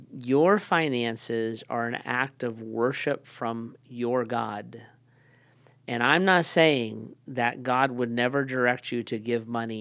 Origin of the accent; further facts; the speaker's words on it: Akron, Ohio, United States; I also say we're from Akron, so we don't have a sugar daddy. we're not in Houston where there's an oil baron.